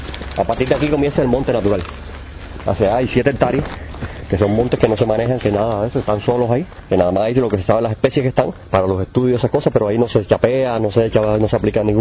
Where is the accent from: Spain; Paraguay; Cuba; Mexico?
Cuba; Yo nací en el Escambray y desde muy pequeñito ya, o sea, cuando era jovencito ya comencé a buscar plantas